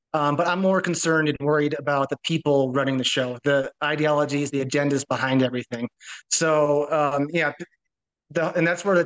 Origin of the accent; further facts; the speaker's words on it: United States; moved away as an adult; now in Colombia; as a person, I'm an American. I live in Colombia. I've been here for 10 years now down in South America.